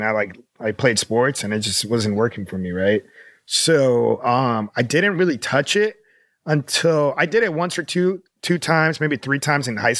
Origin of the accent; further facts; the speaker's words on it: Florida, United States; But as soon as I hit college, and also I was from Florida, right?